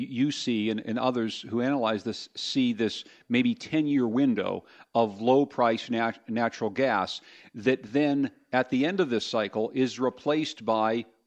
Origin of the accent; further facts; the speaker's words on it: Pennsylvania, United States; now in Connecticut, United States; As the gentleman who introduced me said, I grew up in Pennsylvania, and in my home state, almost every available farm and field is being fracked today.